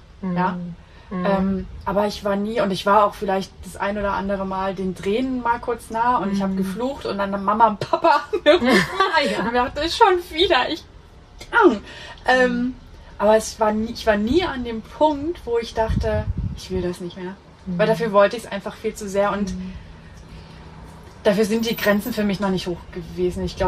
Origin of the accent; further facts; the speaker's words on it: Saxony, Germany; in der Nähe von Dresden, weil es meine Heimat ist